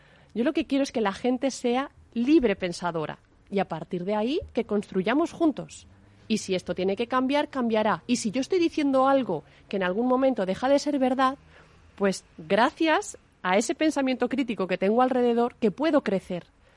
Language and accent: Spanish; Honrubia, Castilla-La Mancha, Spain; Yo vengo de Honrubia, de un pueblecito de Cuenca, y sé lo que han trabajado mis padres para que yo pueda estudiar matemáticas.